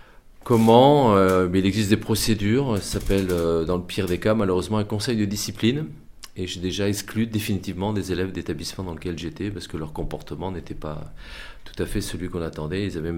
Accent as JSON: {"language": "French", "region": "Centre-Val de Loire", "country": "France", "lives_now": "Germany", "said": "je suis français, bien sûr, et la région d'où je viens est une petite région pas trop connue, qui est au sud de Paris, qui s'appelle la Sologne."}